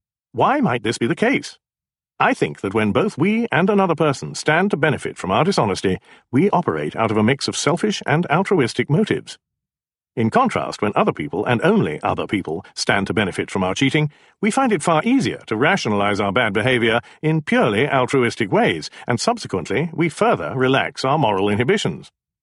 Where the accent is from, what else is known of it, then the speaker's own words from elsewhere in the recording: Israel; Because I grew up in Israel, I especially wanted to see how Israelis measured up.